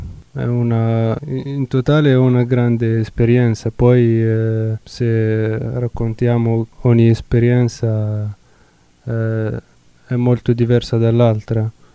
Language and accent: Italian; Tunisia; Italian is a second language; moved away as an adult; now in Italy; vengo dalla Tunisia, sono venuto qui da 6 anni, al 2011, agosto 2011, per fare l'università.